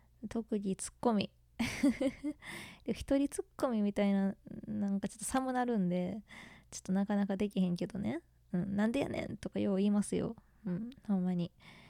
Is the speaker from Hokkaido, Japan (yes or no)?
no; Kanagawa, Japan; also born or lived in Kansai; で、出身地は神奈川県なんですけれども、関西に住んでいた時期がとっても長かったのでですね、関西弁はネイティブです。ネイティブ関西弁を話せるで。